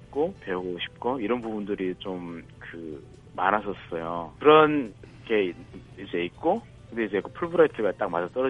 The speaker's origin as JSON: {"language": "Korean", "country": "North Korea", "lives_now": "South Korea", "said": "제가 그 북한 출신 북한 탈북자 청년으로서"}